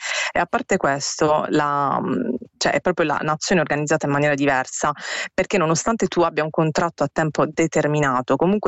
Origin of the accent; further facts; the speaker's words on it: Apulia, Italy; now in Finland; io che sono pugliese e adesso diciamo che la Puglia è il boom del turismo